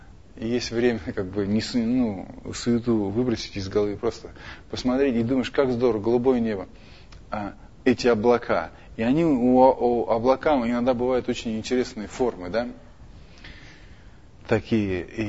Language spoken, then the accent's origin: Russian; Moscow, Russia; И я, человек, который приехал из России, из Москвы, где постоянно дождь